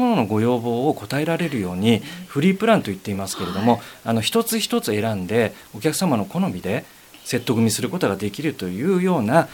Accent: Fujisawa, Kanagawa, Japan; 私も本当に生まれた時から藤沢で育って、藤沢にずっといますので

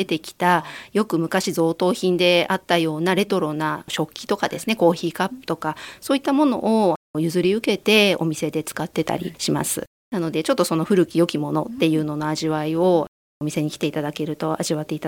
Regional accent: Kyoto, Japan; born there; 私生まれは京都なんですけど、職場は都内でした。

